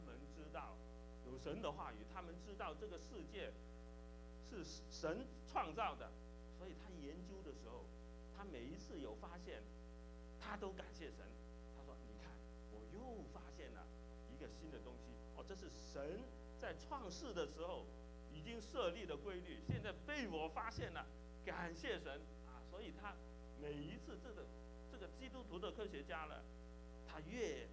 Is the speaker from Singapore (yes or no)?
no; China; 我们中国人有一个讲法啊，叫做什么？叫做可怜之人必有可恨之处哈。